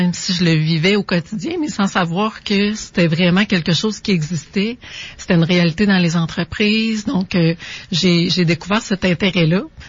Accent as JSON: {"language": "French", "town": "Saint-Augustin-de-Desmaures", "region": "Quebec", "country": "Canada", "lives_now": "Lévis, Canada", "said": "ça fait plusieurs années que j'habite à Lévis, mais non, je suis pas d'origine de Lévis. Je viens de Saint-Augustin-de-Desmaures, petit village près de Cap-Rouge."}